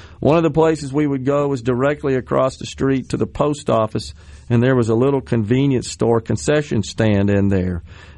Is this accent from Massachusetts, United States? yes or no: no; Jackson, Mississippi, United States; I mean, I grew up in West Jackson, and my father was a clothing representative of manufacturers.